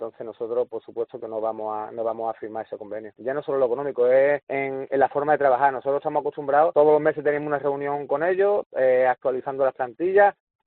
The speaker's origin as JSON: {"language": "Spanish", "town": "Málaga", "region": "Andalusia", "country": "Spain", "said": "somos malaguistas y somos malagueños. Y queremos que nuestras futbolistas se queden en Málaga."}